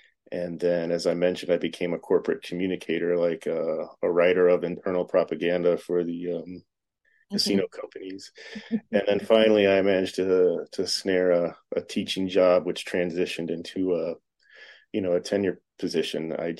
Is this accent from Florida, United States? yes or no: yes; Florida, United States; growing up in Florida, reading these adventure novels, they always stuck with me.